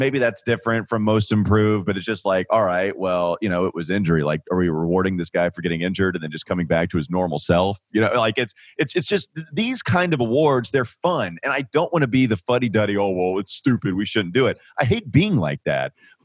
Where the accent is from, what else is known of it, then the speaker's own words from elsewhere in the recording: North Carolina, United States; Yeah, I'm from Catawba County.